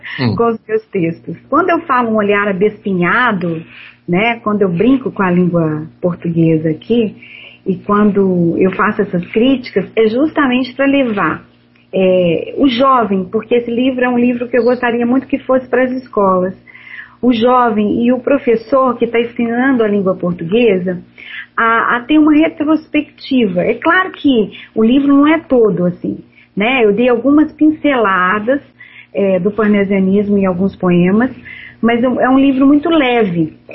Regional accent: Minas Gerais, Brazil; Eu sou mineira

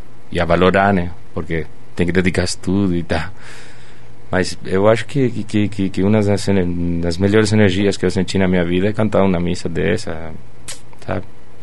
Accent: Goya, Corrientes, Argentina; Portuguese is a second language; moved away as an adult; Eu sou nascido em Corrientes, daí eu morei até os 18 anos em Goya, que é a segunda cidade do estado, né?

